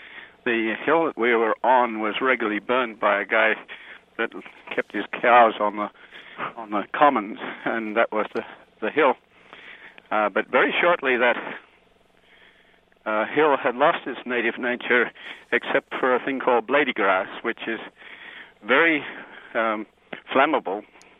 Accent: Australia; I grew up in Australia, adjacent to a large mountain that was regularly on fire.

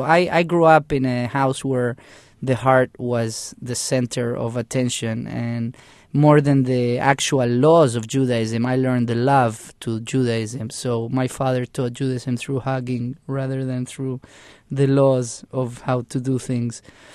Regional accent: Argentina; now in Israel; I've traveled and studied and lived in Europe, India, Africa. I grew up in Argentina. I live in Israel. I've lived in the Sinai Desert.

